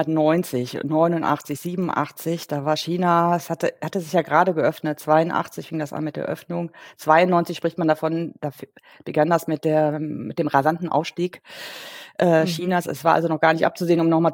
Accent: Cologne, North Rhine-Westphalia, Germany; ich komme selber ja aus Köln

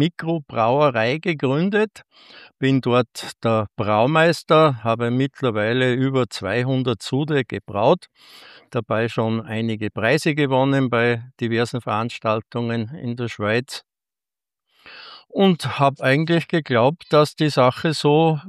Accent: Salzburg, Austria; born there; mittlerweile ein 68-jähriger Pensionist, ein gebürtiger Salzburger

